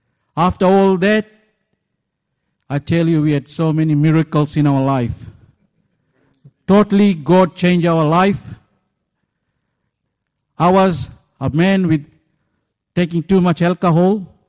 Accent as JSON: {"language": "English", "country": "Fiji", "moved": "as an adult", "said": "Originally, I was born in Fiji. And I'm as Fijian Indian."}